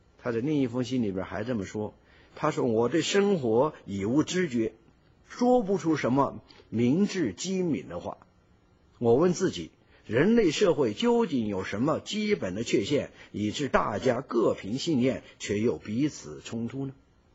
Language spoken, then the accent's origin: Chinese; China; 我们中国人是比较上进啊，我们中国人勤劳勇敢